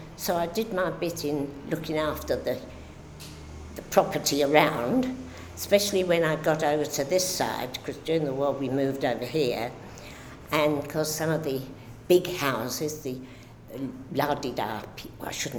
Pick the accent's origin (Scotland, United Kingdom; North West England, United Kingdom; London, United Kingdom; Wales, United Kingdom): London, United Kingdom; also born or lived in Victoria, London; beginning of the war, 1939, I was 20. Previously, though I was born in Victoria for the first few years of my life, we lived in southeast London, quite near the Surrey Docks